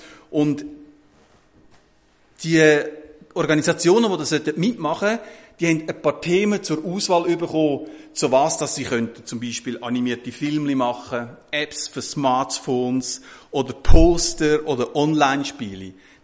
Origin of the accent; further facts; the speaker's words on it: Switzerland; Bei uns in der Schweiz ist es ähnlich. Wir haben etwa 60% Gebirge und Berge.